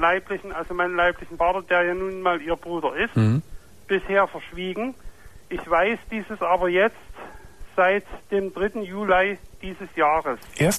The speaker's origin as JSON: {"language": "German", "town": "Bernsdorf", "region": "Saxony", "country": "Germany", "tie": "born or raised there", "also_born_or_lived": "Großenhain"}